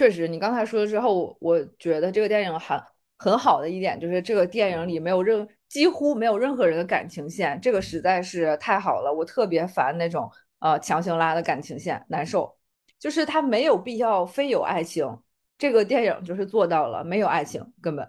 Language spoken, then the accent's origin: Chinese; Northeast China, China; 作为东北人